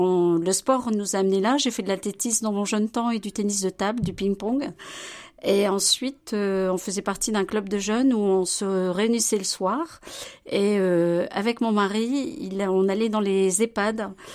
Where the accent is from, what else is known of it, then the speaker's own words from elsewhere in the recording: Armentières, Hauts-de-France, France; je suis dans ma 62e année, je suis originaire d'Armentières